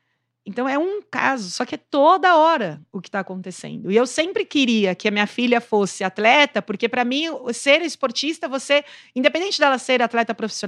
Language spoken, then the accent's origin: Portuguese; Brazil; Então, como brasileira, muita decepção. Como mãe, medo.